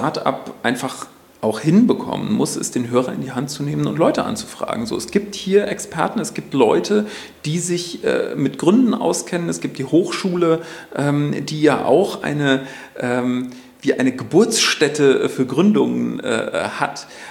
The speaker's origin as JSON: {"language": "German", "region": "Mecklenburg-Vorpommern", "country": "Germany", "tie": "born or raised there", "said": "wir sind hier in Mecklenburg-Vorpommern groß geworden."}